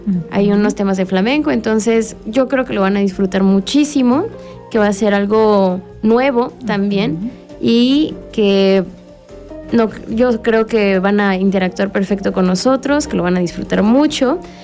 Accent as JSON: {"language": "Spanish", "town": "Monterrey", "region": "Nuevo León", "country": "Mexico", "also_born_or_lived": "Xalapa", "lives_now": "Morelos, Mexico", "said": "Y yo no soy de aquí, soy de Monterrey. Me fui a estudiar a Jalapa después de vivir un rato aquí en Morelos"}